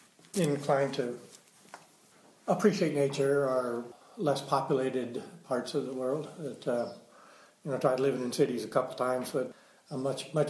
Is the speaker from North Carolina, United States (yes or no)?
no; South Dakota, United States; I grew up in the Black Hills, and that's real rich in minerals and of course, fossils in the Badlands